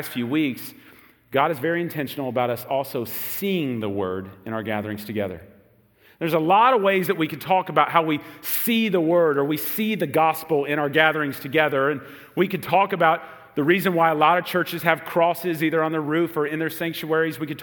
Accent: United States; one like me, who's been raised in America, born and raised in America, just kind of take some of these things for granted. But it's really how important symbols and signs are in our American culture.

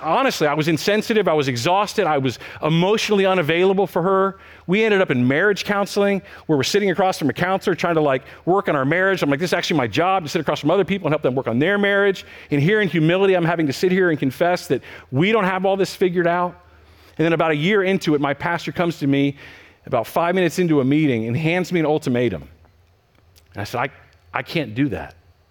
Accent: Texas, United States; just north of where I grew up in Texas, this church in Sherman

